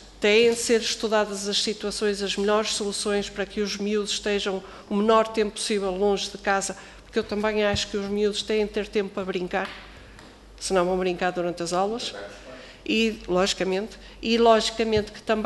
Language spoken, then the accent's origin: Portuguese; Norte, Portugal; eu também sou nortenha